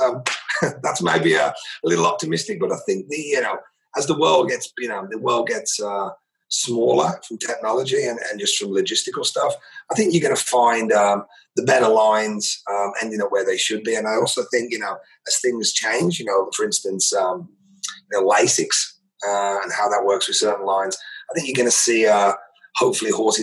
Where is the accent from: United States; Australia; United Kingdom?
United Kingdom; because I am British after all.